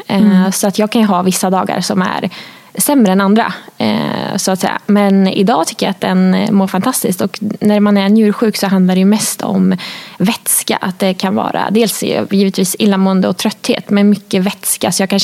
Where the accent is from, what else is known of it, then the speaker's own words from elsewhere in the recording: Gothenburg, Västra Götaland County, Sweden; now in Stockholm, Sweden; Jag var ute och sprang i morse här i Stockholm, fantastiskt väder. Såg att det regnade hemma i Göteborg